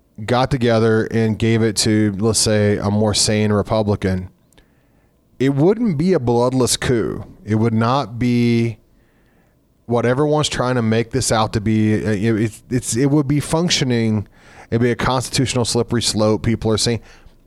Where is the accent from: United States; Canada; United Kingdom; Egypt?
United States; Missouri; I mean, I grew up in Southern Missouri, and the state next door is amazing.